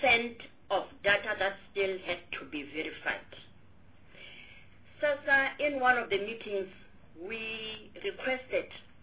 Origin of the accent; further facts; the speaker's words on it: Limpopo, South Africa; Still on property, Minister, I'm from Limpopo, in the hometown of Mr. Vukela.